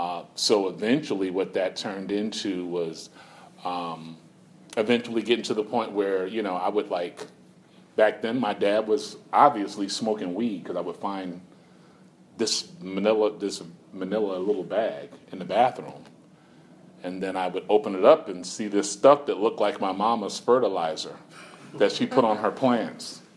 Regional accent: New York City, New York, United States; I'm originally from New York City.

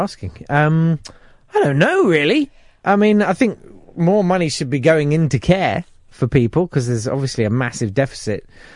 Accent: Catford, London, United Kingdom; I'm from Catford in southeast London, which is not far from Camberwell, where I believe you are.

